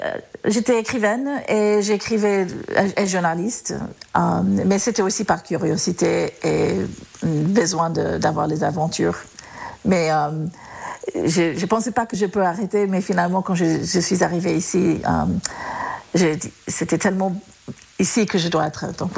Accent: United States; French is a second language; moved away as an adult; now in France; je suis américaine, mais je vis en France depuis plus que presque 30 ans en total. Et je suis dans le Luberon depuis 2005.

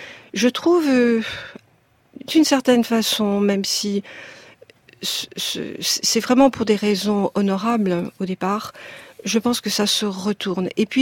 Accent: Marseille, Provence-Alpes-Côte d'Azur, France; moved away as an adult; also born or lived in Paris; Et c'est quand je suis arrivée à 18 ans à Paris, que je quittais Marseille, que la notion de diversité

